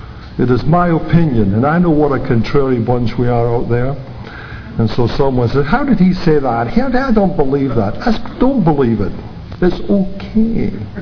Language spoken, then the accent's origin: English; Camlachie, Scotland, United Kingdom; born there; I was born in Camlachie, Scotland, in 1934.